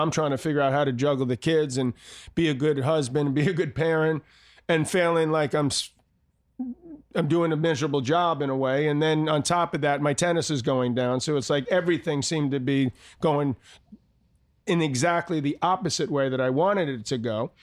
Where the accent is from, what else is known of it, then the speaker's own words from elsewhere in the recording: Queens, New York, United States; I grew up in Douglas and Queens.